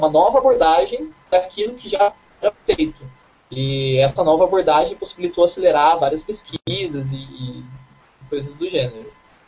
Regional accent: Guaratinguetá, São Paulo, Brazil; now in São Paulo, Brazil; Aí eu saí lá de Lorena, que é do lado da minha cidade, Guaratinguetá. Vim aqui para São Paulo.

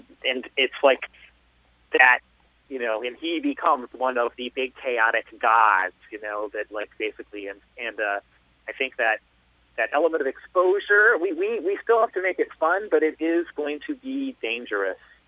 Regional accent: United Kingdom; Well, I'm British. I'm British.

